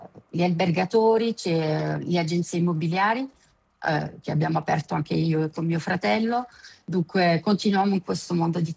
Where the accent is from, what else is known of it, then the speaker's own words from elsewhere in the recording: Crans-Montana, Valais, Switzerland; sono una vera montanara. Sono nata e sono cresciuta qui a Montana. Sì, a Gran Montana, dobbiamo dire Gran Montana.